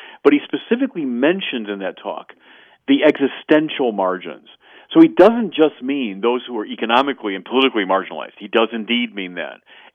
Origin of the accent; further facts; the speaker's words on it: Chicago, Illinois, United States; In fact, just recently I was back in my hometown of Chicago